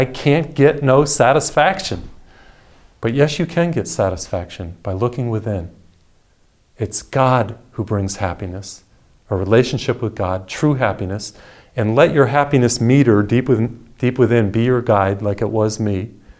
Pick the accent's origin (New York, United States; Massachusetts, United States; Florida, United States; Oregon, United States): Massachusetts, United States; I grew up in Massachusetts. They were kind of like our royalty.